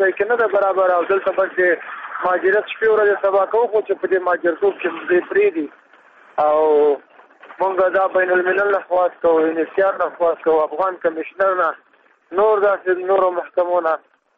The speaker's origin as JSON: {"language": "Pashto", "region": "Logar", "country": "Afghanistan", "moved": "yes", "said": "زه خپله د لوګر یم."}